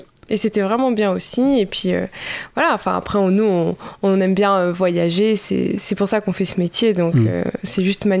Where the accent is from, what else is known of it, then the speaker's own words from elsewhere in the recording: Switzerland; now in France; je suis d'origine suisse, mais maintenant, je suis avec mon mari en France.